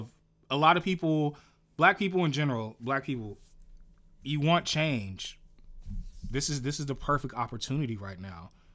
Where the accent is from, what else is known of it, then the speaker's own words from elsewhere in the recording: San Francisco, California, United States; Like, so even my city, I'm from San Francisco. I've been shot at, stabbed, robbed, jumped.